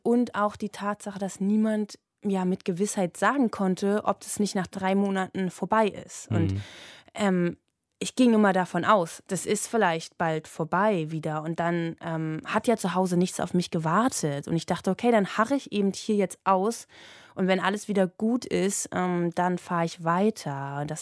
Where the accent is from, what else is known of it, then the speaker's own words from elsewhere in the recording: Germany; über den Harz zurück nach Berlin, also so eine kleine Acht gefahren in Deutschland, um mein Heimatland irgendwie zu erkunden.